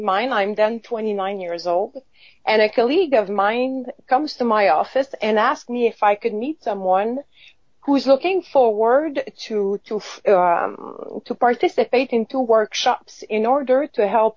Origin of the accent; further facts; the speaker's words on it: Sainte-Cécile-de-Masham, Quebec, Canada; English is a second language; was born in Quebec, and I'm not coming from a military family at all. Hmm. In fact, I was born in Sainte-Cécile-de-Masham, born and raised there. So, and there was no military in my family.